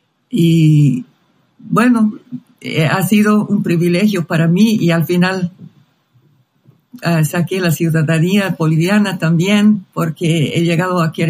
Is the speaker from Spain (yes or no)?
no; Canada; born there; Spanish is a second language; moved away as an adult; yo nací aquí en Canadá, estoy en este momento en Canadá, pero en el año 1982 me casé con un hombre … me llevó a Bolivia.